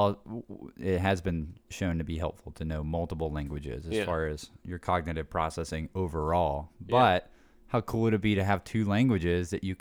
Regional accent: Snellville, Georgia, United States; now in Dunwoody, United States; I was born in a hospital that was not in Snellville, so technically no. But okay. I grew up in Snellville until fourth grade.

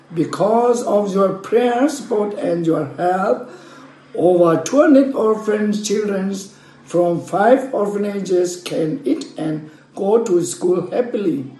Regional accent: Myanmar; English is a second language; from Myanmar.

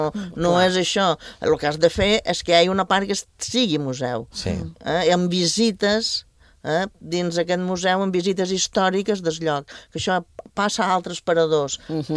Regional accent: Ibiza, Balearic Islands, Spain; Jo penso que així com a mínim com a eivissencs o com a eivissenca em sentiria

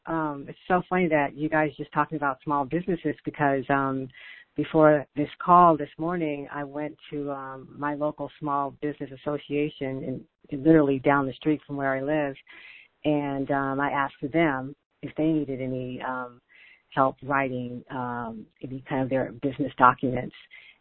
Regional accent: Fort Worth, Texas, United States; The second one was to start small here in my hometown, which is Fort Worth, Texas.

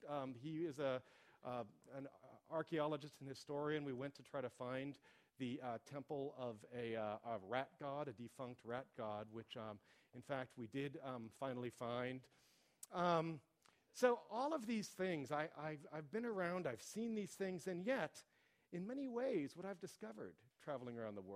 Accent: United States; So needless to say, as an American, I demanded to pay more.

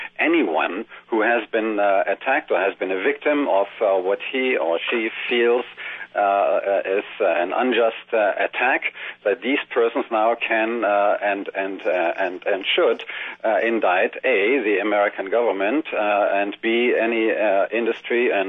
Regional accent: Leipzig, Saxony, Germany; born there; English is a second language; I'm a citizen of Germany. I was born in Leipzig in 1940, and I experienced the saturation bombing of that city.

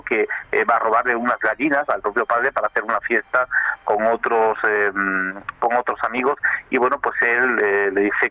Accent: Extremadura, Spain; en un pueblo muy cercano a mi pueblo, ¿no?, en Cheles, en Badajoz, en la raya con Portugal.

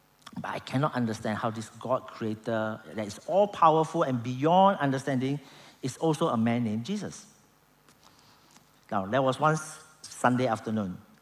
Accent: Malacca, Malaysia; since I'm from Malacca, I get a chance to go to the oldest temple in Malaysia, right?

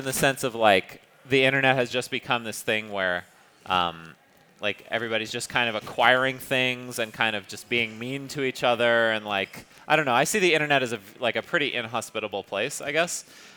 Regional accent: Spokane, Washington, United States; as a kid in a relatively small town growing up in Spokane, Washington

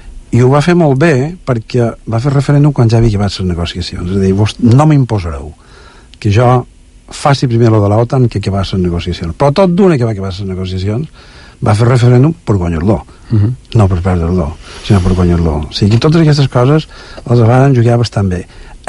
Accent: Balearic Islands, Spain; jo som de Mallorca, sí, dic, d'allà on és el Nadal

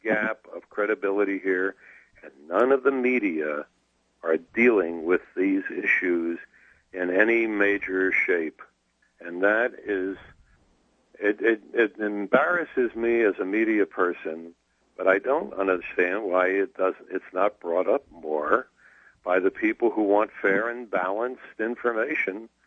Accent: United States; Well, of course, I'm an American and I love the First Amendment.

